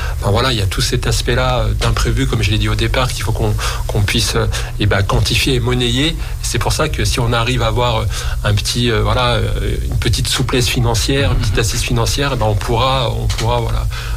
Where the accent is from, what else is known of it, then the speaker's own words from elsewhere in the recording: Chambéry, Auvergne-Rhône-Alpes, France; Alors moi je suis pas de Villeneuve, je suis même pas de Grenoble, je suis de Chambéry.